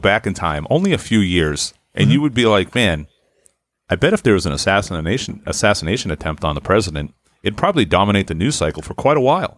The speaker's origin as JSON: {"language": "English", "town": "Haverhill", "region": "Massachusetts", "country": "United States", "said": "Yeah, I know who she is. I'm from Haverhill."}